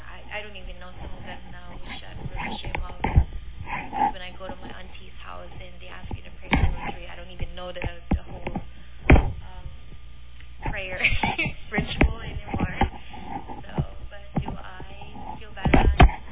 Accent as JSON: {"language": "English", "country": "Philippines", "tie": "born or raised there", "lives_now": "United States", "said": "I grew up in the Philippines where it's a Catholic world."}